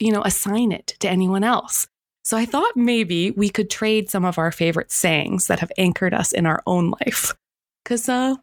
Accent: Canada; I'm a little Canadian. I am very Canadian.

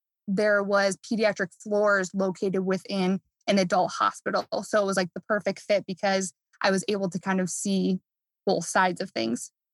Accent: Midwest, United States; I grew up in the Midwest. So we were coming down from Chicago.

